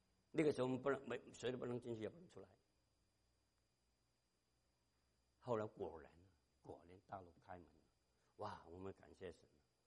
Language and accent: Chinese; China; now in United States; 现在发觉有人神要我们中国人来到美国。